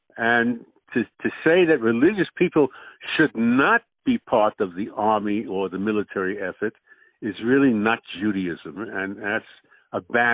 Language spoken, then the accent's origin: English; United States; I grew up in America, so perhaps my attitude to the army is a little bit more rigorous and disciplined than other people